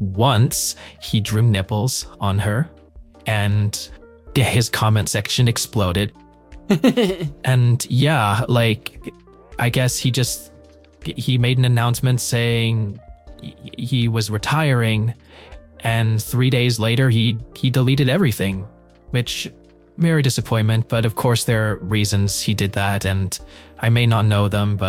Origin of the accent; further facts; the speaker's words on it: Canada; I would get anxiety because I am Canadian.